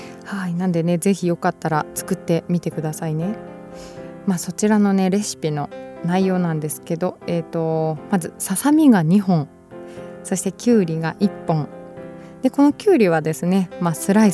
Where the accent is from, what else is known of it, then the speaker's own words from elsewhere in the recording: Hamamatsu, Shizuoka, Japan; 浜松、地元静岡県浜松市にある